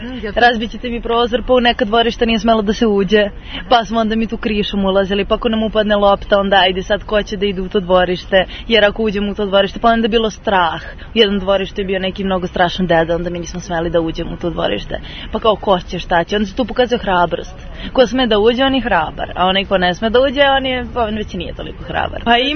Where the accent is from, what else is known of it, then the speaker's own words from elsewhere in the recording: Mataruška Banja, Šumadija and Western Serbia, Serbia; ja sam odrasla u Matoriškoj banji na ulici.